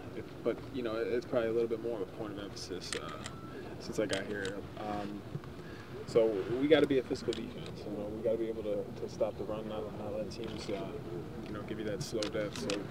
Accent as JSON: {"language": "English", "town": "Philadelphia", "region": "Pennsylvania", "country": "United States", "said": "I'm from Philly too, so I mean, I've seen it from every single angle now. Not real well liked back home"}